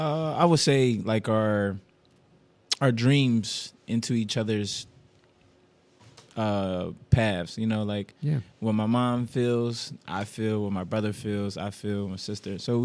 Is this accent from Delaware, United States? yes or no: yes; New Castle, Delaware, United States; First of all, I'm a local guy. I'm from Newcastle, Delaware.